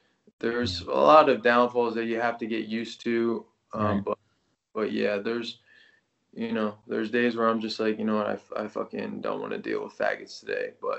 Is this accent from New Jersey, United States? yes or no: yes; New Jersey, United States; also born or lived in Pennsylvania; now in Las Vegas, United States; Grew up in New Jersey. Was in Pennsylvania a lot for school and shit.